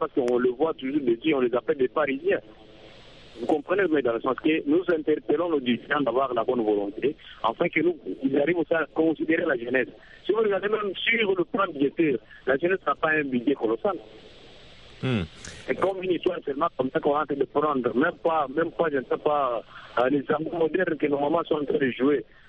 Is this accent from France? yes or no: no; DR Congo